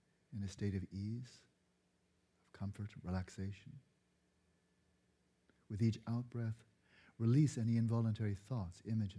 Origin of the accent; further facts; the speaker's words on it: California, United States; a continuation of questions that I was struggling with as a youth growing up in Southern California through my teens.